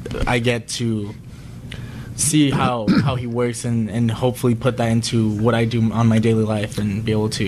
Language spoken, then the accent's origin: English; Nogales, Arizona, United States; now in Tucson, United States; I'm from Nogales, Arizona.